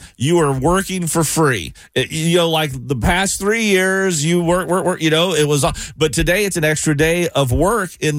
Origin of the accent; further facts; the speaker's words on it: Tennessee, United States; Marty, I grew up in Tennessee, right outside of Nashville, and a big part of my summers were spent at the Opryland Amusement Park.